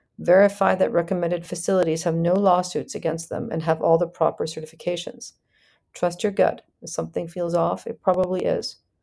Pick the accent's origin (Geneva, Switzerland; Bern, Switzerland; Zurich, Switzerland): Bern, Switzerland; Gstaad; When I attended addiction conferences and people found out I was from Gstaad, luxury treatment centers suddenly tried to cozy up to me.